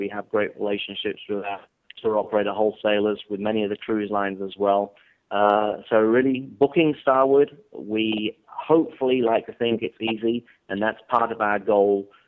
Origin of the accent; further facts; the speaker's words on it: England, United Kingdom; and I'm English, so the expression was, if you count the pennies, they make the pounds.